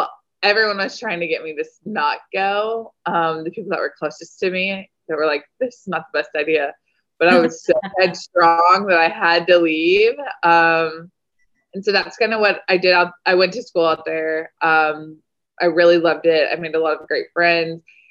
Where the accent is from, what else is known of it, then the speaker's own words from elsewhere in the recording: Arkansas, United States; So I grew up Mormon in Arkansas. There's not very many Mormon kids around Arkansas, as you can imagine.